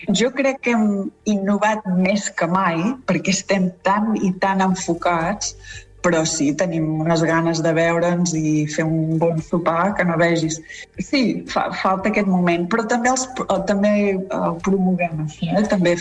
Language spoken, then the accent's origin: Catalan; Catalonia, Spain; now in United States; Jo dic que sóc catalana perquè és d'on sóc. Fa més anys que estic a Califòrnia que a Catalunya i per això m'estimo molt als Estats Units també, no?